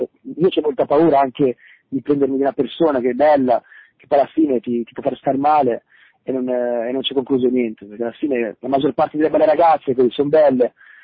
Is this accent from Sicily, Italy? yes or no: yes; Sicily, Italy; Il tradimento, guarda, da siciliano ti direi di no.